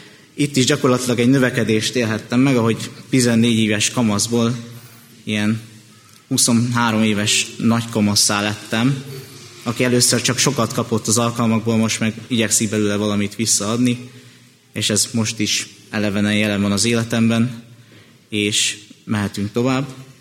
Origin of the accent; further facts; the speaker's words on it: Budapest, Hungary; born there; Hát én még Budapesten születtem